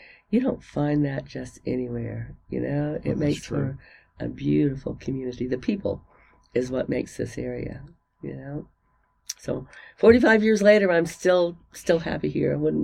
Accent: Florida, United States; also born or lived in Boston, United States; now in Hot Springs, United States; Originally, I'm from Florida. However, I spent about 4 years in Boston, Massachusetts.

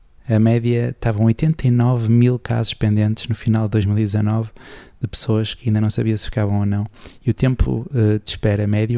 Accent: Portugal; nós somos do Porto e os outros são do Benfica, mas depois para a semana isto já muda tudo e somos todos portugueses

